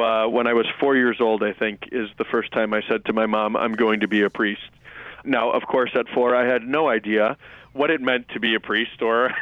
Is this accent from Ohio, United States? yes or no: yes; Cleveland, Ohio, United States; As I like to tell folks, I grew up in a little city called Cleveland, Ohio.